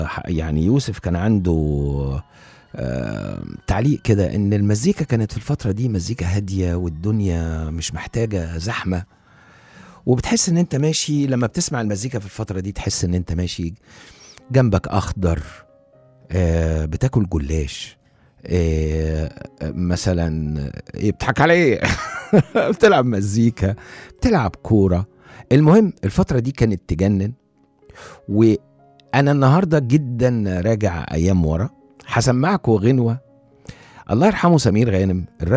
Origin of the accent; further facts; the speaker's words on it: Alexandria, Alexandria Governorate, Egypt; احنا اسكندرانية بنحب جدا